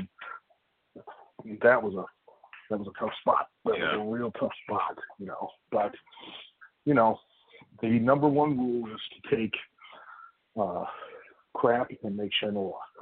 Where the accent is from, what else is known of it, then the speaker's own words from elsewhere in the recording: Lima, Ohio, United States; Cause I grew up in Lima, which is up in the northwest corner.